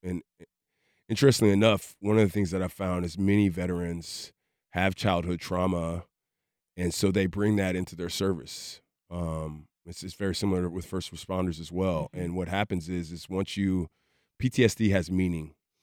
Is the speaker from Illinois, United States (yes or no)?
yes; Chicago, Illinois, United States; So initially, as a child, I grew up in Southside Chicago.